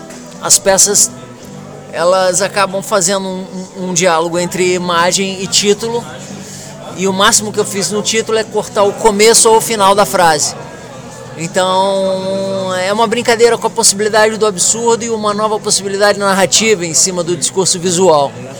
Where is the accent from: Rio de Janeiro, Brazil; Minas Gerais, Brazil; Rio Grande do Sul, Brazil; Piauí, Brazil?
Rio de Janeiro, Brazil; now in Porto, Portugal; estou há poucos dias aqui de volta ao porto, onde eu moro, mas eu sou do Rio de Janeiro.